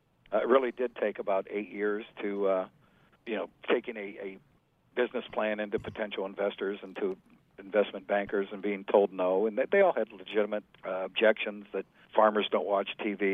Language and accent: English; Omaha, Nebraska, United States; Where I grew up in Omaha, the local stations there used to have give farm markets in the morning